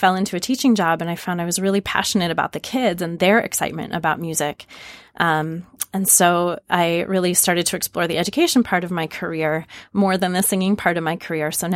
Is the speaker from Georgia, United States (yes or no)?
no; Cedar Rapids, Iowa, United States; I live in Cedar Rapids, Iowa, which is my hometown. Just moved back there recently.